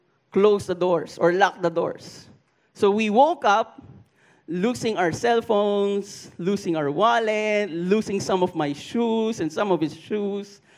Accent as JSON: {"language": "English", "town": "Quezon City", "region": "Metro Manila", "country": "Philippines", "said": "I was a freshman in UP Los Baños, and I'm not from Los Baños, I'm from Quezon City, but I studied in Los Baños."}